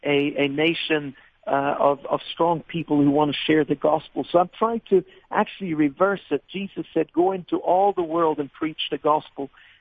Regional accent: Norway; I grew up in Norway. I spent all my years here. And then I went to America

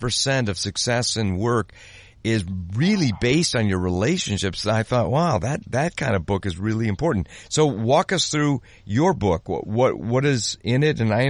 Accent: Chicago, Illinois, United States; And I'm from the Chicago area.

